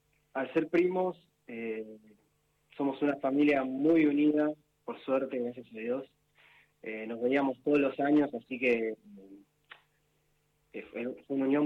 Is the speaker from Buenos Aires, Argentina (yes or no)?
yes; Buenos Aires, Argentina; born there; Yo nací acá en Buenos Aires, en Capital. Y la historia es la siguiente. Yo con Fede somos primos, de raíces tucumanas, nuestros padres tucumanos.